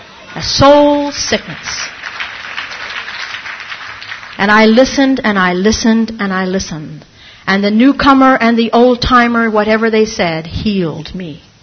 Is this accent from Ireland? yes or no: yes; Ireland; Now, I'm Irish.